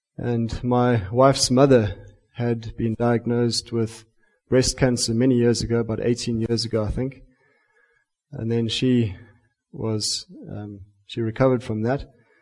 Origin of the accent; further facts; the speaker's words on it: Western Cape, South Africa; And I'm from the Cape originally.